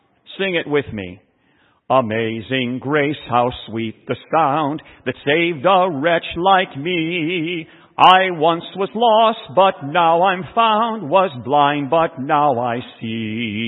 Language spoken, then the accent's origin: English; Ohio, United States; Or is that just a northern thing? I'm from Ohio.